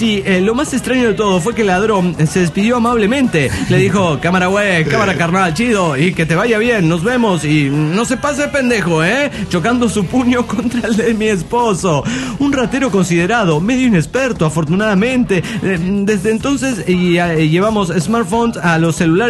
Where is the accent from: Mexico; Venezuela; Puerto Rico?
Mexico; Coacalco, State of Mexico; de Coacalco.